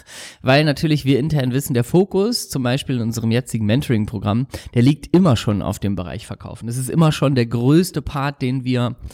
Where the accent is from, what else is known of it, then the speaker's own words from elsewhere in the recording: Hamburg, Germany; Hamburg ist ja meine Heimatstadt, das heißt, ich kenne mich gut genug aus